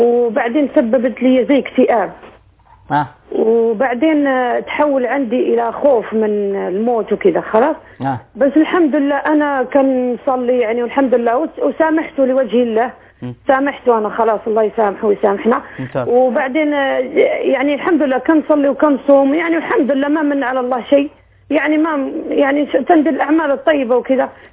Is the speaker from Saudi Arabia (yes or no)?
yes; Saudi Arabia; أنا من سعودية وهو تكلم علي وعلى بلدي.